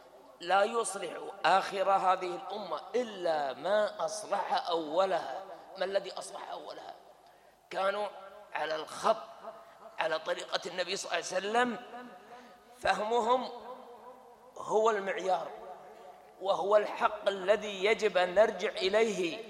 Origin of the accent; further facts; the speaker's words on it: Kuwait; يحتفلون الآن حتى عندنا في الكويت